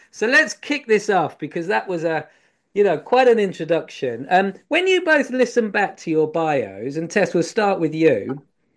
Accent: England, United Kingdom; I'm like, no, I'm just English, just got a hodgepodge.

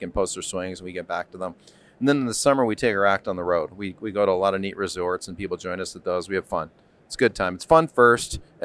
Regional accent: Toronto, Ontario, Canada; Like I said, I grew up in Toronto, played college golf in New Mexico State, played professionally for a few years.

